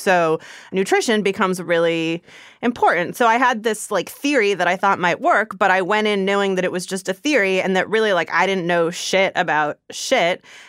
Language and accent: English; California, United States; I'm from the East Bay, so I don't mess around with the Embarcadero, but that's cool.